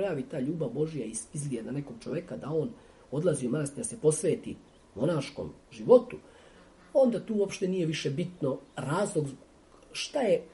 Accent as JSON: {"language": "Serbian", "region": "Šumadija and Western Serbia", "country": "Serbia", "tie": "born or raised there", "said": "svo svoje neko detinjstvo tu proveo u Dragačevu, a tu je Ovčarsko-Kablanska klisura, 9 manastira nam bilo u krugu. Moja kasnija veza školovanje je bilo u Beogradu."}